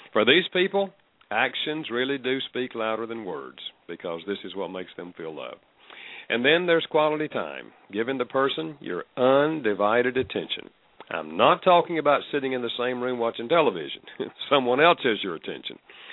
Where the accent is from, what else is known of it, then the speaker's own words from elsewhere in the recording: Winston-Salem, North Carolina, United States; And I'm calling from North Carolina. If you can tell the accent, I live here, North Carolina.